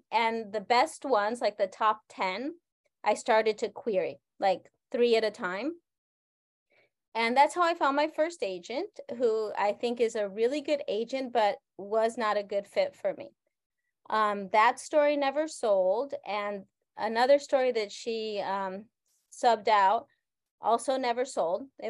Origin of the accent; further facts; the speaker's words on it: Argentina; I am originally from Argentina.